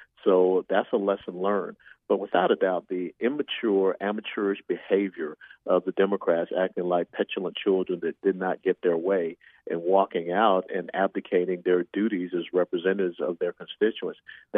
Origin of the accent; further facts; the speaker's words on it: Georgia, United States; now in Florida, United States; I was born and raised in Georgia, and that is the largest landmass state east of the Mississippi River.